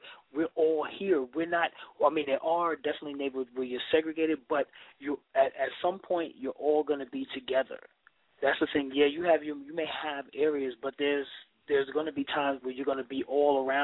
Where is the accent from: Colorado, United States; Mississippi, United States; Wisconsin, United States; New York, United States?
New York, United States; since I am from New York